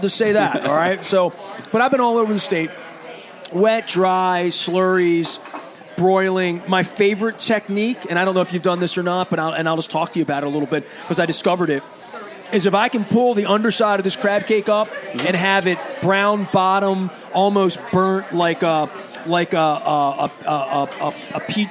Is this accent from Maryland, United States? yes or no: yes; Baltimore, Maryland, United States; I'm from East Baltimore. East Baltimore's mm-hmm. a lot of Old Bay.